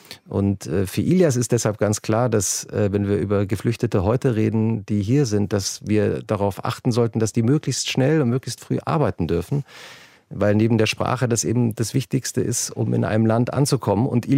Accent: Turkey; German is a second language; now in Germany; ja, ich bin im Süden der Türkei aufgewachsen. Wir haben Arabisch gesprochen. Ich kam nach Deutschland.

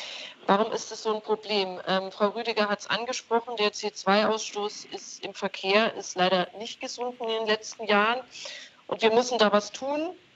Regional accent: Bavaria, Germany; wir sind ja beide aus Bayern, Autoregion, ich wie gesagt aus einer Zuliefererregion.

